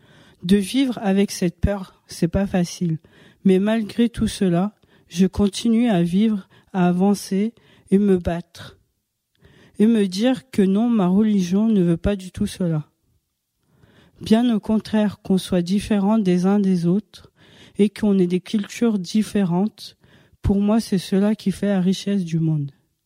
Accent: Morocco; now in France; En tant que Marocaine française, je me sens humiliée et mal à l'aise.

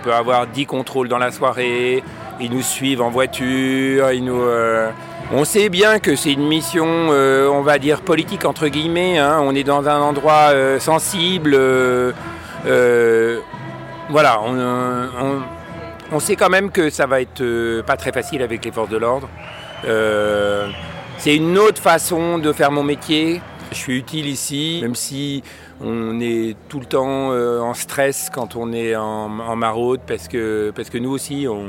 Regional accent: Grenoble, Auvergne-Rhône-Alpes, France; Je suis grenoblois

